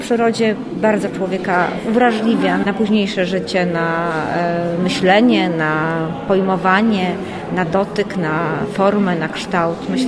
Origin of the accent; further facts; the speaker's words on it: Warsaw, Masovian Voivodeship, Poland; born there; Urodziłam się rzeczywiście w Warszawie, natomiast pierwsze miesiące mojego życia spędziłam na Wybrzeżu i właściwie w Wybrzeżu Gdańskim, później też bywałam oczywiście na Podlasiu, o którym wspomniałam.